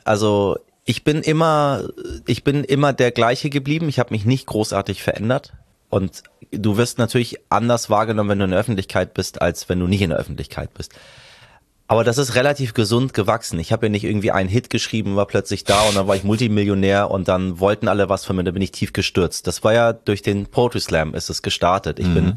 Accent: Hamburg, Germany; also born or lived in Tehran, Iran; ich bin ja aufs Dorf gezogen und zwar auf das Dorf namens Hamburg. Ich kam ja aus Teheran. Teheran hat 20 Millionen Einwohner.

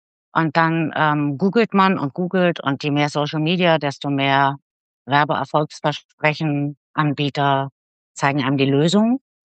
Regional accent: Bavaria, Germany; Und ich bin aus Mittelfranken, in der Nähe vom schönen Nürnberg

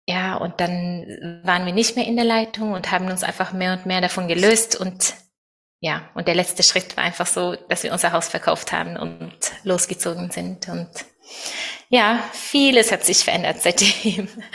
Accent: Norway; moved away as an adult; ich bin in einer Sekte in Norwegen aufgewachsen und ja, mit ganz vielen strengen Regeln und viel Kontrolle und Thor und ich sind auch, als wir 20 waren, sind wir auch nach Deutschland als Missionare gegangen.

